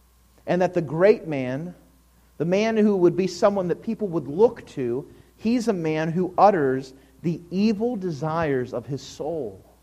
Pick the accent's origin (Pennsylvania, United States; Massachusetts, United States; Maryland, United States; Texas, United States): Pennsylvania, United States; Pittsburgh; growing up in the Pittsburgh area, like so many people, I grew up watching Mr. Rogers' Neighborhood.